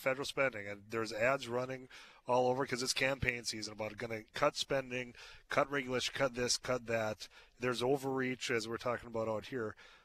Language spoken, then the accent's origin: English; Leeds, North Dakota, United States; Yeah, and I'm from Leeds, both small towns.